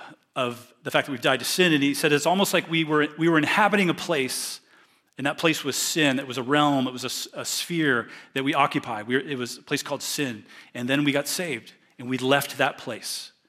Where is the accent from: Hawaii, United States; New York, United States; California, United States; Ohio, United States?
Ohio, United States; Newark; born there; Now, a personal identity fact for me is the fact that I was born in Newark, Ohio.